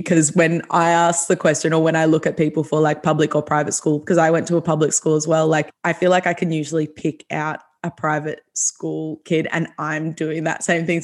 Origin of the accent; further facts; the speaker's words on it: Doncaster, Victoria, Australia; I grew up in Doncaster in Melbourne.